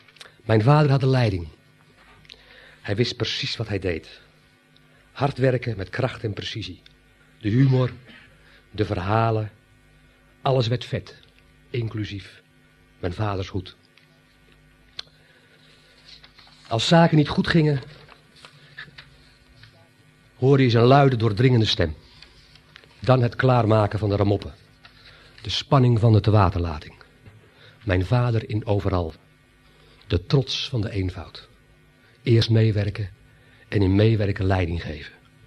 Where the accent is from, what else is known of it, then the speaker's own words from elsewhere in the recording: Sliedrecht, South Holland, Netherlands; Afscheid van onze vader is voor ons afscheid van ons ouderlijk huis. Van onze geboortegrond, Sliedrecht. Van wonen aan de Merwede.